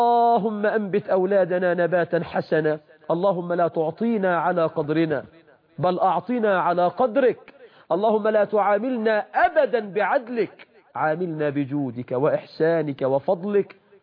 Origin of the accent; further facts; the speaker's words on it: Egypt; بلدنا مصر